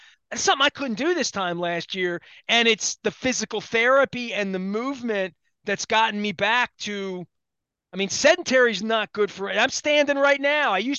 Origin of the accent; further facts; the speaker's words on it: Baltimore, Maryland, United States; We went to Patterson Park in the middle of the plague, and I'm from East Baltimore.